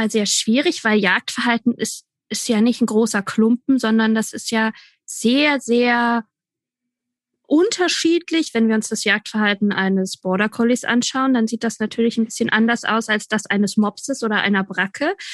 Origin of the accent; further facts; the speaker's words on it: Bavaria, Germany; Ich komme aus Franken.